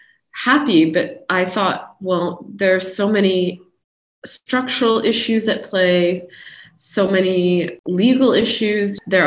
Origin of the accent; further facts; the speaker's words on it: United States; And I'm American, so.